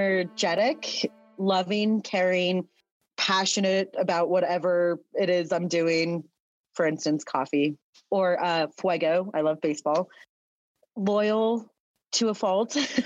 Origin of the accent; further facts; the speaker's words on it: Santa Fe, New Mexico, United States; born there; I was born in Santa Fe. My family is from Pecos / Mora / San Juan, San Jose, kind of in that area.